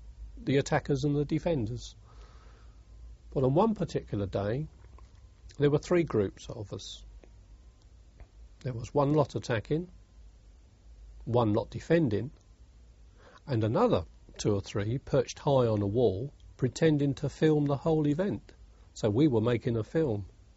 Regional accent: London, United Kingdom; accent: East End; I didn't come from the East End. I was from East London, but not the East End. But I suppose one had an East End accent. One dropped the H's and didn't sound the end of words.

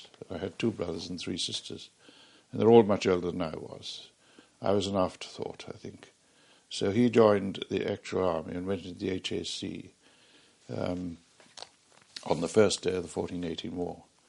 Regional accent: Cardiff, Wales, United Kingdom; also born or lived in Penarth; Well, I come from Wales. I was born in Roath, R-O-A-T-H, which is a part of, or not part of Cardiff, it's a suburb of Cardiff, I suppose. And my father was a ship owner, owned two ships

